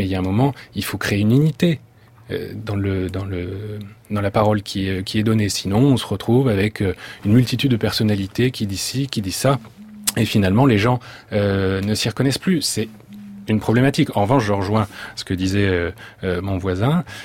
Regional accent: Brittany, France; Premier point, je vous invite à venir chez moi en Bretagne.

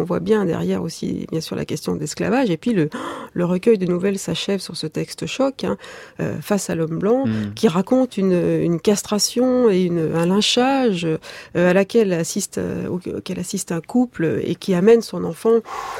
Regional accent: France; L'Académie, c'est chez nous, en France, une espèce de machine de normativité.

